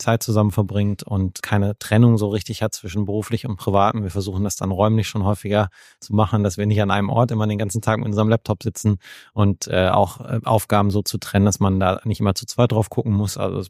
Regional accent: North Rhine-Westphalia, Germany; Und insofern ist es dann auch OWL geworden, zum Glück. Meine Heimat

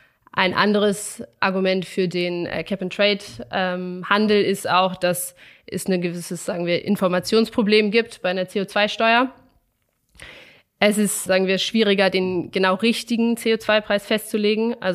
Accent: Germany; moved away as an adult; now in Vienna, Austria; Ich bin ursprünglich aus Deutschland. Und Wien hat mich so gut gefallen und auch die Arbeit bei der AEA, dass ich hier geblieben bin.

